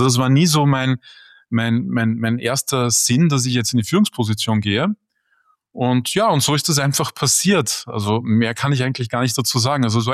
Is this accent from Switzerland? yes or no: no; Vienna, Austria; born there; Ich bin in Wien geboren